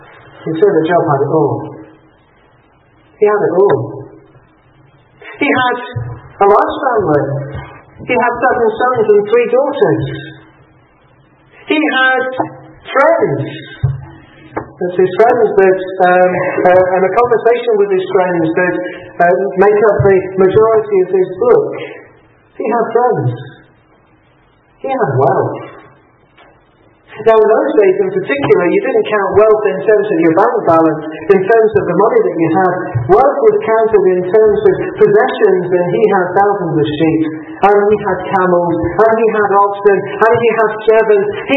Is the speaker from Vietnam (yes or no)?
no; England, United Kingdom; Well, I'm English, so I call him Job. I lapse into English rather than Scottish